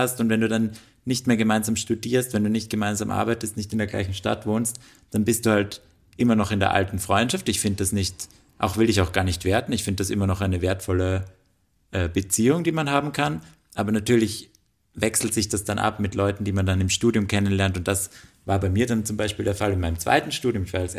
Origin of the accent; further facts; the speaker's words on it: Graz, Styria, Austria; moved away as an adult; now in Vienna, Austria; allein dadurch, dass ich weggezogen bin aus Graz, ist jetzt nicht die Welt.